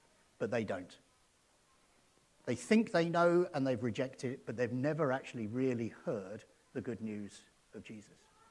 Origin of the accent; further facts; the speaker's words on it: South East England, United Kingdom; born there; I'm actually from England. I was born in the southeast of England.